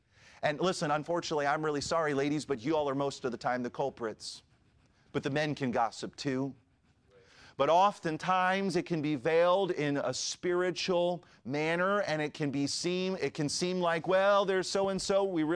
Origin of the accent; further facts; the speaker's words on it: Pennsauken, New Jersey, United States; I was sitting in the nursery of the church I grew up in Pensauken, New Jersey.